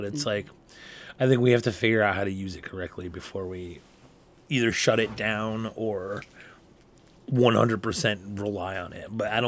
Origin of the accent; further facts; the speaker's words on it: Northeast, United States; I'm from the Northeast. So it's like a lot more people.